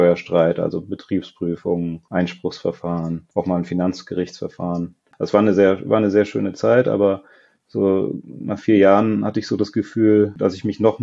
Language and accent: German; Lake Constance, Germany; Also ich bin am Bodensee aufgewachsen, habe dort mein Abitur gemacht